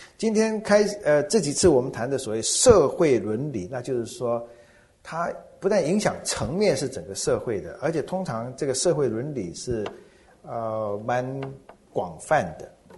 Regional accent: China; 我们常常会说我们中国人的社会一向都是比较人治而不是法治的社会

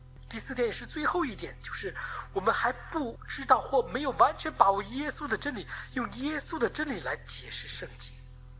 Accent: China; 一是我们中国人

